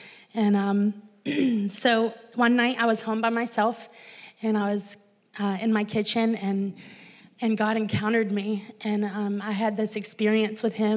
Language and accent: English; Virginia, United States; now in Black Mountain, United States; But I grew up in Virginia.